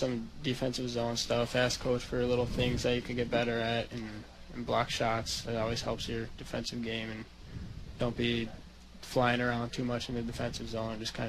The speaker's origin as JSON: {"language": "English", "town": "Winfield", "region": "Illinois", "country": "United States", "tie": "born or raised there", "said": "So I'm from Winfield. I grew up there."}